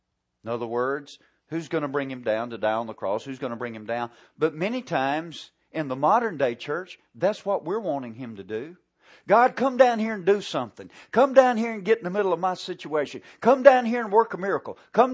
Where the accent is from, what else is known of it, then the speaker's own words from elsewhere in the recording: the South, United States; you know, I grew up in the South. So we had, and not just in the South, but in the country in the South.